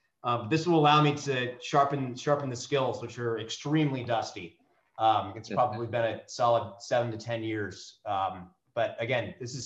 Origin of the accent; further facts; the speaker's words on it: California, United States; growing up in the Bay Area and in Silicon Valley, I've always been super interested in tech and entrepreneurship and investing.